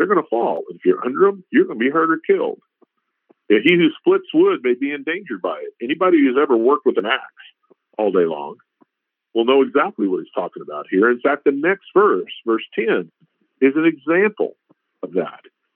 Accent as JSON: {"language": "English", "region": "Texas", "country": "United States", "tie": "born or raised there", "said": "I grew up in South Texas. There's snakes everywhere."}